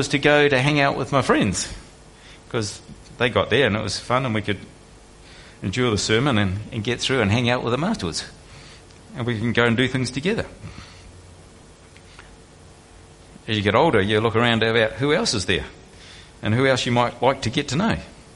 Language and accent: English; New Zealand; now in Australia; I'm getting to grips with it slowly as a Kiwi.